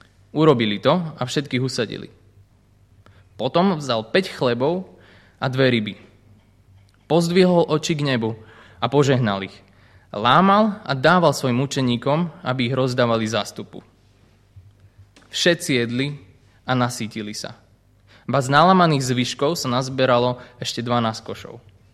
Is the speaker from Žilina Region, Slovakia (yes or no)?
no; Bardejov, Prešov Region, Slovakia; also born or lived in England; now in Košice, Slovakia; som v Košiciach teraz, pochádzam z Bardejova, to bol môj domovský zbor a potom som 3 roky bol v Anglicku, kde som aj študoval, aj pracoval. Teraz sme späť v Košiciach